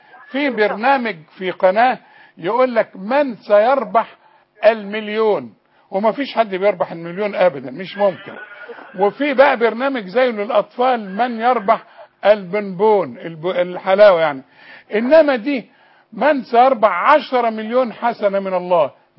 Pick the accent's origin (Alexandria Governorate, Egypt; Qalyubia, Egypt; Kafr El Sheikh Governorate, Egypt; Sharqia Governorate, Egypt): Sharqia Governorate, Egypt; also born or lived in Cairo; والله اصلا انا من الشرقية وبحب الشراجوة.